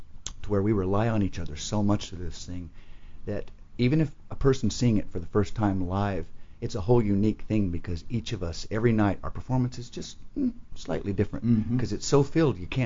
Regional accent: Dallas, Texas, United States; accent: twang; Originally Dallas, Texas.

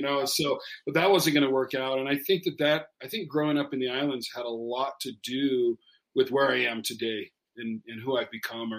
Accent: Hawaii, United States; growing up in Hawaii, yeah, was everything you might imagine it would be.

